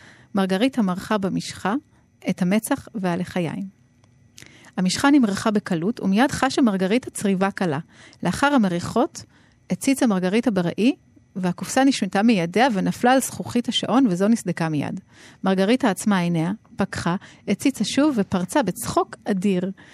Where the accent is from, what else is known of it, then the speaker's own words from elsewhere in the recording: France; אני גרתי אז בצרפת, ובעצם אפשר לומר שגדלתי בתוך חברה, לא חברה ישראלית, בטח לא דתית, בטח לא, ולא יהודית, שמפרידה בין דת ומדינה, שלא מתעסקת באלוהים.